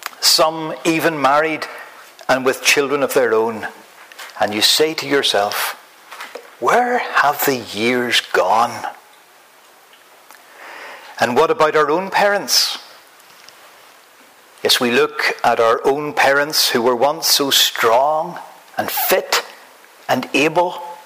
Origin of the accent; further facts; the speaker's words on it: Northern Ireland, United Kingdom; You might have guessed that I come from Northern Ireland.